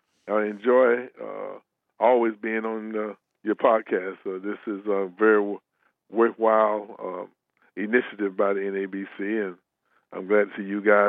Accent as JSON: {"language": "English", "town": "Gastonia", "region": "North Carolina", "country": "United States", "tie": "born or raised there", "said": "Well, you can't leave out Highland High School in Gastonia, North Carolina."}